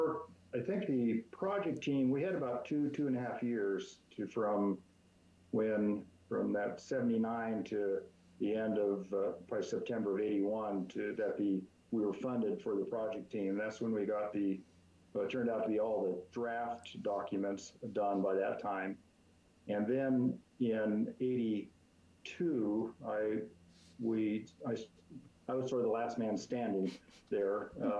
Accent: Cupertino, California, United States; and I was raised in Cupertino, but now they call it Silicon Valley. It's the home of Apple computers, and it's whole different from where I grew up, but that's where I started.

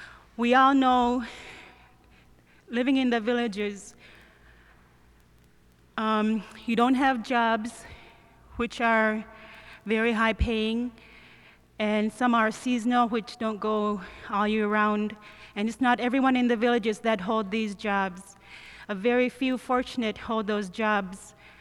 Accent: Shaktoolik, Alaska, United States; also born or lived in Nunivak; now in Norton Sound, United States; I'm from Shaktuli. I was born on Nunavak, but lived all over Alaska, up down the Yukon and now on the Norton Sound.

